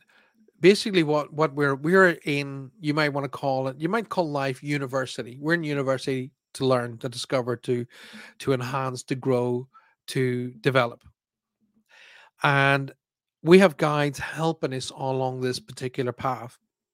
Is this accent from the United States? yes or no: no; Armagh, Northern Ireland, United Kingdom; I can take the mickey because so am I. I'm from Armagh.